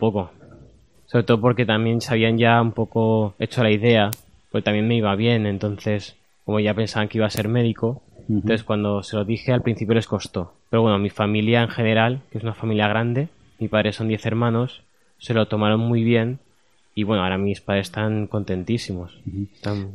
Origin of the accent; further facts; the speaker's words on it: Madrid, Community of Madrid, Spain; also born or lived in Talavera; Pues un poco mitad y mitad, entre Madrid y Talavera, porque vivía en Madrid, pero mis padres, al ser de Talavera, íbamos todos los fines de semana, en verano, en Navidades